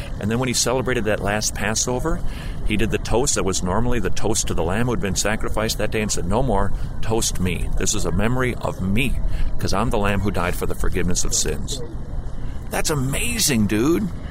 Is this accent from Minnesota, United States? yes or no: yes; St. Paul, Minnesota, United States; I grew up in St. Paul, Minnesota, all right?